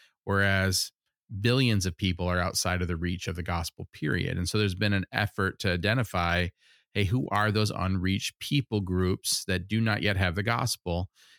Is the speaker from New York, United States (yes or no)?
no; Wisconsin, United States; born there; even though he was born in San Francisco. I was born in Wisconsin.